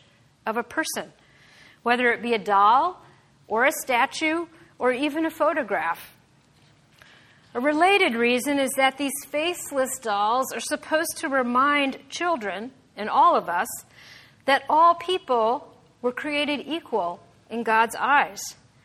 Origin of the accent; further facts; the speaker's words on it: Lancaster, Pennsylvania, United States; As many of you know, I grew up in Lancaster, Pennsylvania, the heart of Amish country.